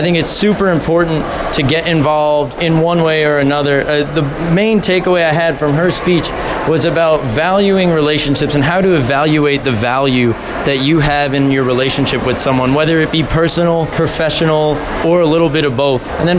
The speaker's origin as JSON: {"language": "English", "town": "Long Island", "region": "New York", "country": "United States", "said": "I'm from Long Island, New York. I currently attend Ithaca College, and I will be graduating this year"}